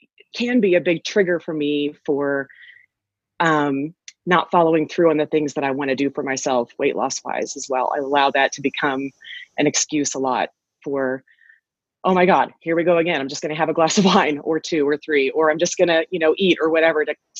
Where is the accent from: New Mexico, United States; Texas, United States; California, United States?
New Mexico, United States; Albuquerque; we're from Albuquerque, New Mexico, just staying in Albuquerque